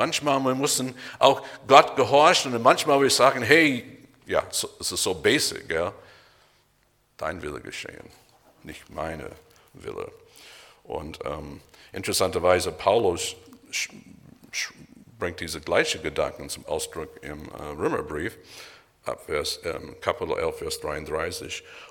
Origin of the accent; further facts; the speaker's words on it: Michigan, United States; als Teenager bin ich aufgewachsen in Bundesstaat Michigan, am Michigansee